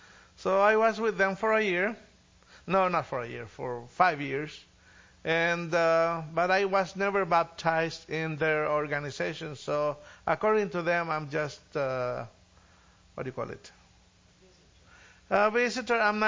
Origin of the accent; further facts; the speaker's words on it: Spain; English is a second language; forgive me for trying to speak English. It's not my first language. It's my second. So I do understand everything you say, so watch out. Especially, you know, you know, it's funny, the Spanish people and English people, I don't know why we learn the bad words first.